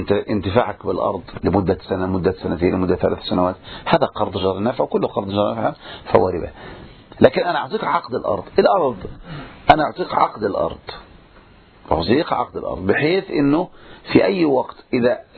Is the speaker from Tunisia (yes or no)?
no; Egypt; الآن عندنا في مصر يا إخواني صار الواحد النصاب هذا يكتب على نفسه مئة إيصال